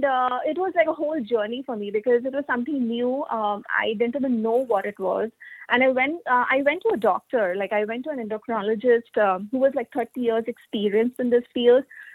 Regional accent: India; I was born and brought up in India

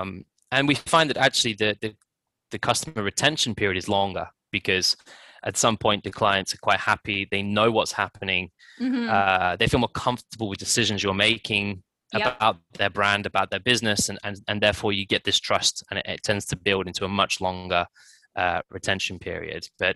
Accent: United Kingdom; or obviously US, so myself being British, at the time my colleague was American.

